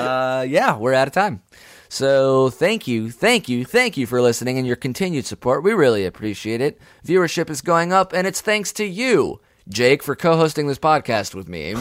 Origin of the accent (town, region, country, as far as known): Duluth, Minnesota, United States